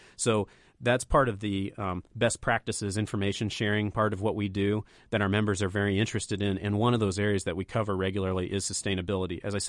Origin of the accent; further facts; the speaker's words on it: Illinois, United States; In Indiana, I grew up in Illinois. My wife grew up in the Bay Area. Mm-hmm. We love it here. Mm-hmm. This is our home now.